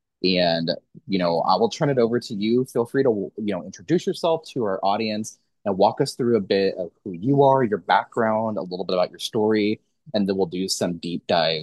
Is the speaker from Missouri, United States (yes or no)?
yes; Missouri, United States; So I grew up in Missouri, where it is very heavy abstinence only.